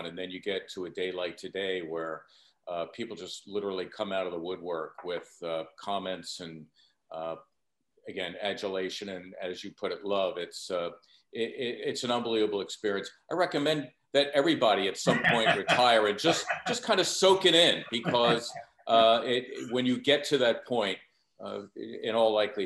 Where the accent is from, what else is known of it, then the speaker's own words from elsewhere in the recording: Philadelphia, Pennsylvania, United States; because I always kept the identity of a kid growing up in Northeast Philly and always held that identity